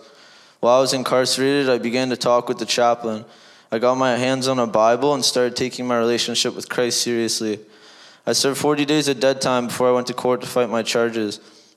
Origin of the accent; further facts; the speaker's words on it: Port Perry, Ontario, Canada; I am from Port Perry, Ontario, and I am 20 years old.